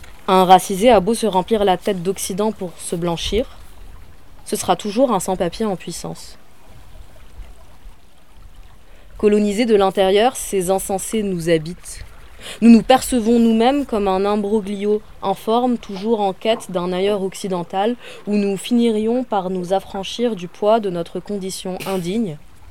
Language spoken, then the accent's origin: French; Tunisia; En France aussi, tout le monde remarque que je suis arabe, mais trouve ça fou que j'ai grandi en Tunisie.